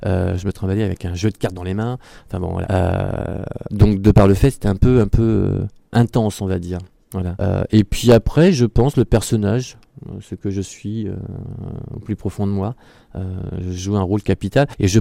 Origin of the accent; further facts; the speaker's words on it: Châteauroux, Centre-Val de Loire, France; Sachant que moi, je suis natif de Châteauroux, c'était très petit à l'époque, pas beaucoup d'informations, les communications étaient un peu limitées.